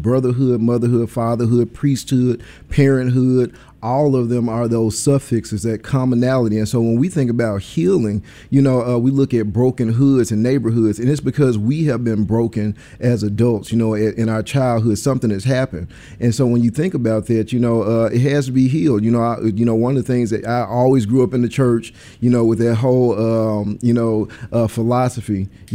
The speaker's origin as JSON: {"language": "English", "town": "Memphis", "region": "Tennessee", "country": "United States", "tie": "born or raised there", "said": "I grew up in South Memphis, you know, seeing everything that people see that are living in poverty."}